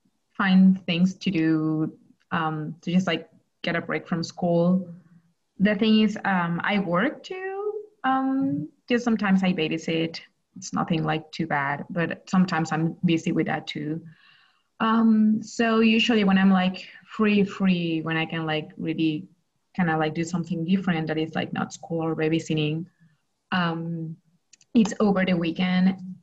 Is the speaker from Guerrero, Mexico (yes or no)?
yes; Acapulco, Guerrero, Mexico; I'm from Acapulco, Mexico. So it is for those who do not know, it's a pretty tourist place. It's all the way like in the south of Mexico and it's exactly at the beach. So going to the beach was like my kind of everyday thing. I live like 5-10 minutes from the beach.